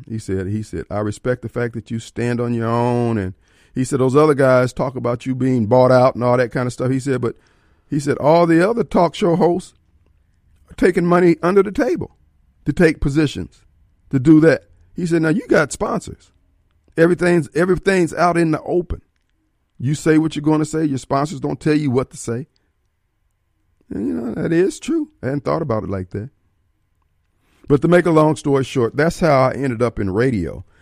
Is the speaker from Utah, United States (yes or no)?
no; Decatur, Illinois, United States; born there; I was born in Decatur, Illinois. I'm the last out of 11 kids.